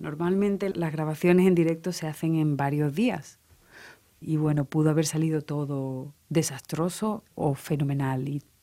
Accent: Seville, Andalusia, Spain; Lo de mi latinidad viene de padre y de madre, y mi infancia en Sevilla pues me han servido de mucho

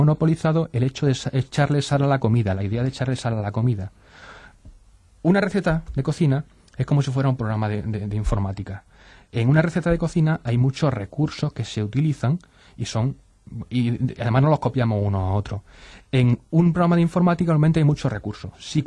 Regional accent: Andalusia, Spain; Soy andaluz, exagero siempre un poquito.

